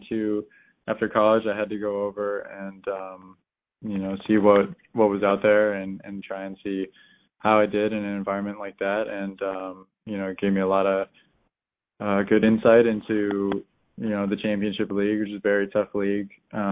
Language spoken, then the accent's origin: English; United Kingdom; born there; with my grandparents being Scottish and then, you know, being born in the UK, kind of opens up possibilities for, you know, other nations.